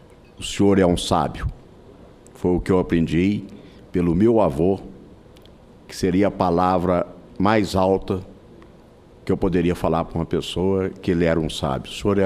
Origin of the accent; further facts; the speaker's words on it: Goiás, Brazil; como goiano, como produtor rural, homem do campo, que resido na minha propriedade